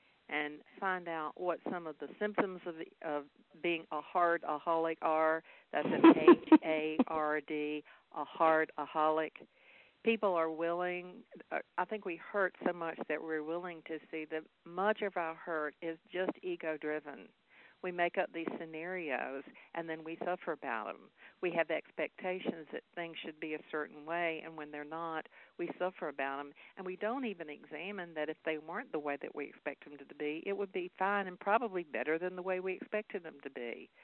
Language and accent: English; the South, United States; accent: Southern; First, I'll have to tell everybody they'll have to just get over my Southern accent.